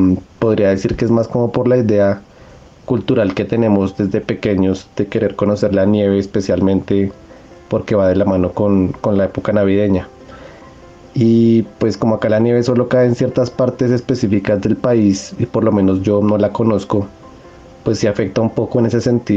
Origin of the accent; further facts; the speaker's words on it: Colombia; La verdad que a uno como colombiano no le afecta tanto en lo cotidiano el tema climático, porque como vivimos sin estaciones